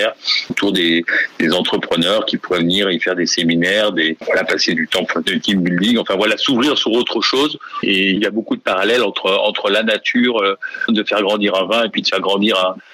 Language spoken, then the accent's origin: French; Lyon, Auvergne-Rhône-Alpes, France; Puis moi, je suis lyonnais, c'est pas très loin de Lyon.